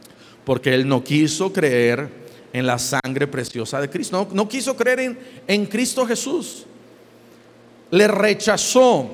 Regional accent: Iguala, Guerrero, Mexico; Yo crecí en Iguala Guerrero y ahí le decían la antesala del infierno, porque es un lugar que hace mucho calor

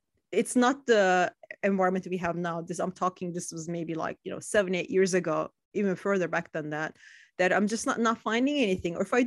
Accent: Turkey; accent: Turkish-American; English is a second language; because it's the Turkish-American accent, which you don't hear here. So I get so many guesses on what my accent is.

